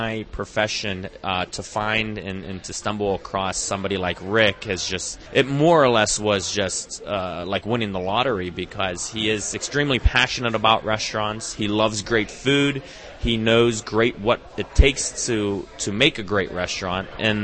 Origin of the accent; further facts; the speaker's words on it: Murrysville, Pennsylvania, United States; Pittsburgh. I grew up in Murraysville, so I am a Pittsburgh native.